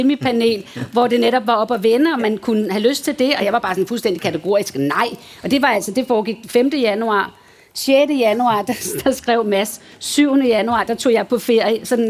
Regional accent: Hvalsø, Zealand, Denmark; jeg skrev på et tidspunkt en bog, der foregår i Hvalsø, hvor jeg voksede op.

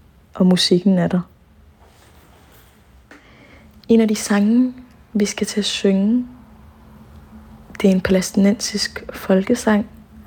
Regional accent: Syria; palæstinenser og født og opvokset i Syrien. Så vi har sådan set to hjemlande, der hører til.

